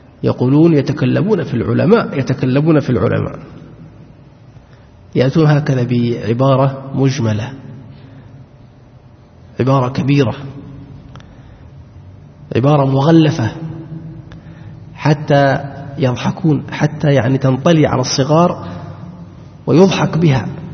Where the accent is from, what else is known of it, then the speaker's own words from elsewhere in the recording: Saudi Arabia; نحن الآن عندنا ما فيه يتنقص الصالحين، لأن عندنا في السعودية هنا